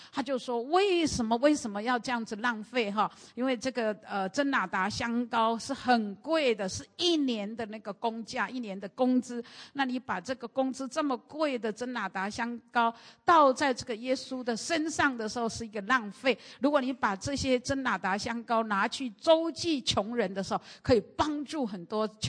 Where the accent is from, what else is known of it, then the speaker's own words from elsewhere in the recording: Taiwan; 我们台湾人有一句话